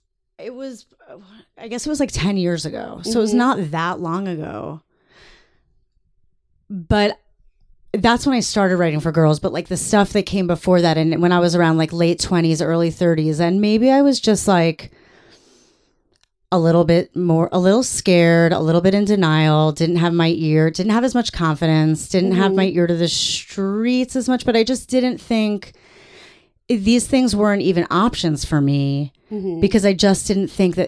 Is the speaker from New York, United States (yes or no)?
yes; New York, United States; I lived in New York. I'm from New York.